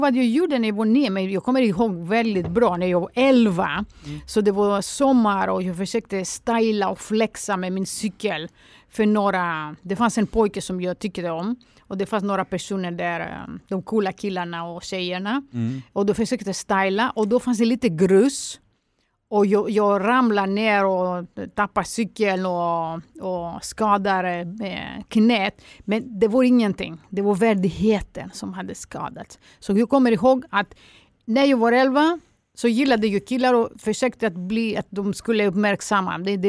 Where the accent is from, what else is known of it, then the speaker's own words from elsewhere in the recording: Greece; Swedish is a second language; Jag som grek har väldigt beundrat för ekonomin.